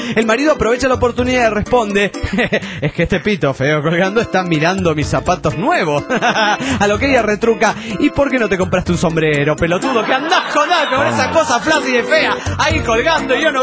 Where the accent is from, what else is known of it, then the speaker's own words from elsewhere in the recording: Naucalpan, State of Mexico, Mexico; de Naucalpán, Estado de México, México.